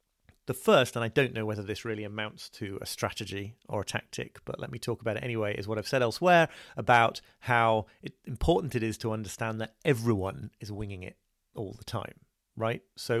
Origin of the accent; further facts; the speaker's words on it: United Kingdom; So I am a man, but on the other hand, I'm British